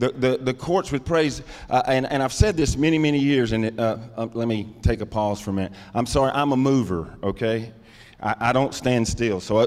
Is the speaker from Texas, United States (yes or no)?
yes; Texas, United States; I did come by way of Placentia, but I'm from Texas. And so the difference between me and Pastor David is he says Ewens, and we say y'all.